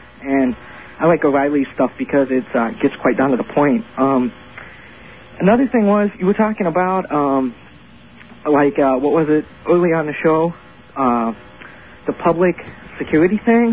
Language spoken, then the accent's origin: English; Ohio, United States; I'm from Ohio.